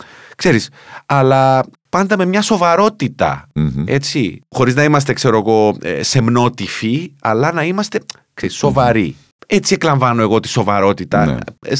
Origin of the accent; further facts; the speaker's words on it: Cyprus; Στο χωριό μου στην Κύπρο κάθε φορά που πάω πάλι είμαι εκεί.